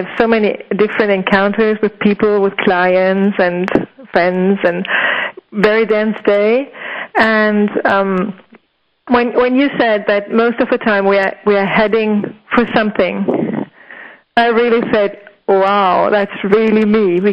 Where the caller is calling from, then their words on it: Cologne, North Rhine-Westphalia, Germany; English is a second language; I'm calling from Cologne in Germany.